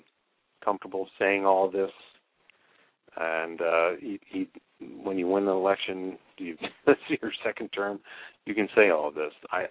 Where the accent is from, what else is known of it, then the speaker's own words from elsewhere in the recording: Baltimore, Maryland, United States; now in Washington, United States; I had gone up from Washington to Baltimore to be with my people, my hometown